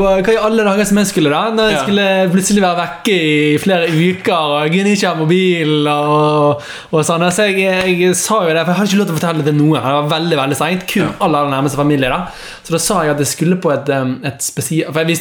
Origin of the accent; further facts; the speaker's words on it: Lodde Fjord, Vestland, Norway; kommer fra Lodde Fjord. Jeg er 26 år